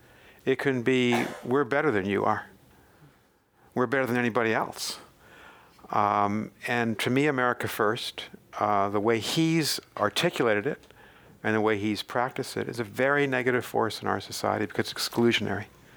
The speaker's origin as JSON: {"language": "English", "town": "Boston", "region": "Massachusetts", "country": "United States", "tie": "born or raised there", "said": "And I'm from Boston, grew up there, member of Red Sox Nation."}